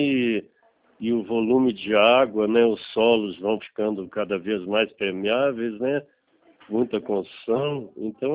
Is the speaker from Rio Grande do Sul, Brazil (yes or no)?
yes; Rio Grande do Sul, Brazil; now in Belo Horizonte, Brazil; É, eu sou aí do Sul, eu sou do Rio Grande do Sul, mas estou morando atualmente em Belo Horizonte.